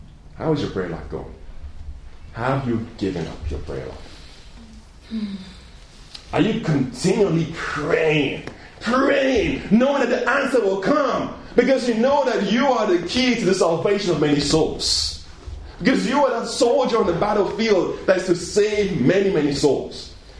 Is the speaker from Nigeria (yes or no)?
yes; Nigeria; born there; I was born in Nigeria, right?